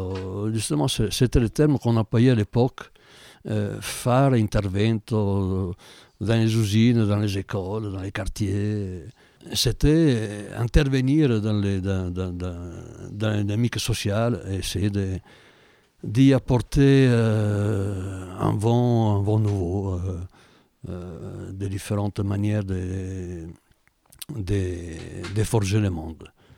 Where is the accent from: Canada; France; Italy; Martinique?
Italy; Veneto; French is a second language; Moi, je viens d'une province d'Italie, la province de Vicenza, dans le nord-est, à 80 km de Venise, dans les terres